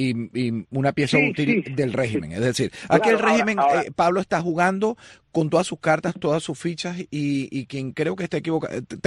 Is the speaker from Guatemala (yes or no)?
no; Venezuela; yo tengo una postura bastante crítica con todo el grupo opositor como venezolano